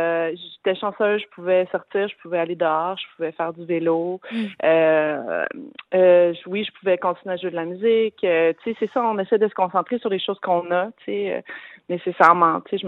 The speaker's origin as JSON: {"language": "French", "town": "Montreal", "region": "Quebec", "country": "Canada", "tie": "born or raised there", "said": "En fait, je suis Montréalaise, je suis née à Montréal. J'ai fait toute ma vie à Montréal."}